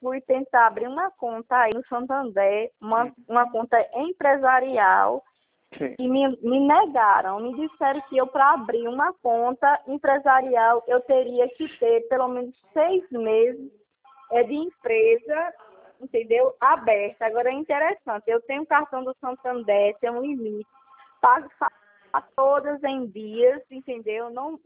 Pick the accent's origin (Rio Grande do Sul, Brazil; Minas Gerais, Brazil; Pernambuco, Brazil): Pernambuco, Brazil; Petrolina; eu sou de Petrolina, eu sou de Petrolina.